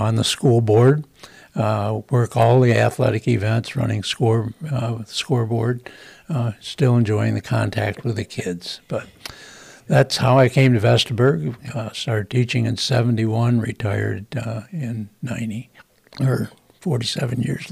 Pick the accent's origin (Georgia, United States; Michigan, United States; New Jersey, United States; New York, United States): Michigan, United States; Alma; I was born in Alma, Michigan. Went to school in Elwell. We moved there through sixth grade and then went into Alma. Graduated from Alma High School in 65.